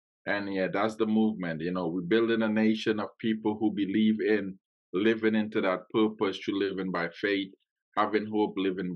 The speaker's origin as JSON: {"language": "English", "country": "Trinidad & Tobago", "tie": "born or raised there", "said": "So I was born in Trinidad and Tobago."}